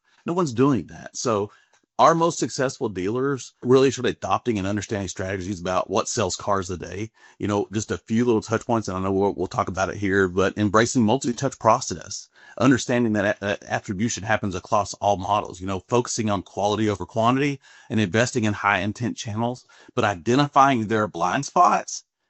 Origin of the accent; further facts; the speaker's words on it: Texas, United States; I'm from Texas. I was like, that's right, Texas roots down to my boots every single time.